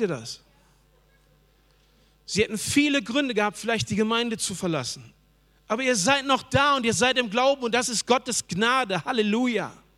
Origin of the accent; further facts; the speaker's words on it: North Rhine-Westphalia, Germany; Ich komme aus dem Ruhrpott. Wenn du da lebst, kannst du nur BVB-Fan oder Schalke-Fan sein. Aber ich lebe da nicht mehr.